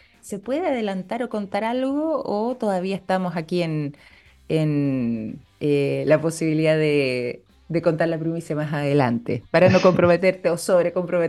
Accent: Chile; quizás incluso como chilenos o como latinos desconocemos

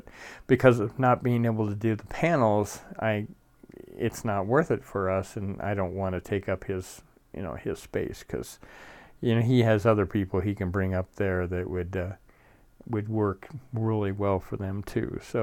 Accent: Nova Scotia, Canada; I'm from Nova Scotia, Canada. I've driven in snow quite often.

